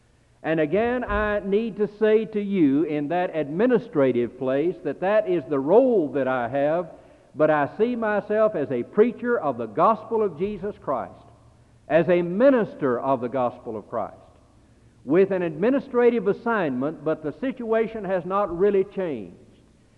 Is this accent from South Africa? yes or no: no; the South, United States; I was from the South, and I knew that someone was to take me home for lunch.